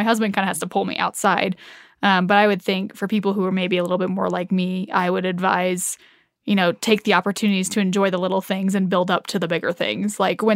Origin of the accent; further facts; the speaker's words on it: Colorado, United States; I'm a native Coloradan.